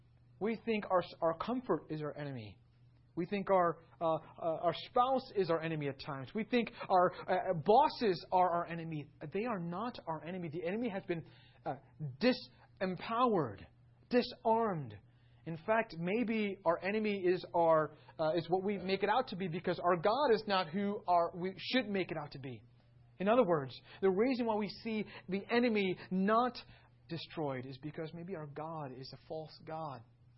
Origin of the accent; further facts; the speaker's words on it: New York, United States; I'm a New Yorker. I'm trying to stay away from some of the Texan slogans.